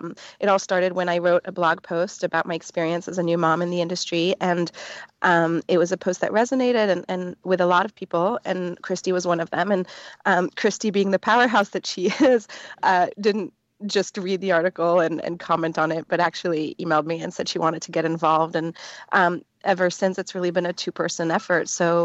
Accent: Belgium; We actually are international because I'm from Belgium.

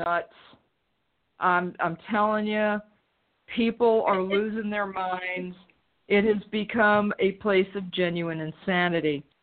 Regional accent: Brooklyn, New York, United States; born there; It's a New York thing, it's in my DNA. I was born in Brooklyn.

